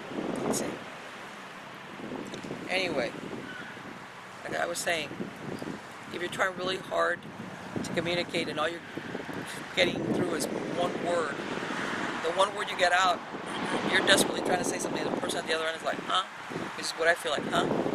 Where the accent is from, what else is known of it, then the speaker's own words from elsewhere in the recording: Miami, Florida, United States; But I grew up in Miami, and once upon a time, you lived here in Miami with fans, okay?